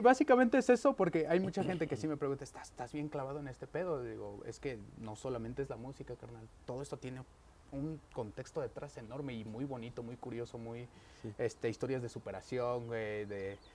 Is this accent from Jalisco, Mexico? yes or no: no; Ciudad Serdán, Puebla, Mexico; la gran mayoría de la gente que apoya esto es del lugar de donde yo soy originario, güey. San Juan Arcos Ojo de Agua, Ciudad Cerdán, representando.